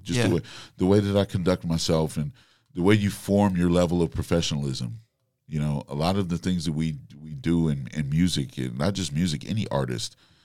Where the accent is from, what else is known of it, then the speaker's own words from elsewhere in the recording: Nebraska, United States; Honestly, I was more of a jazzer early on and because I grew up in Nebraska.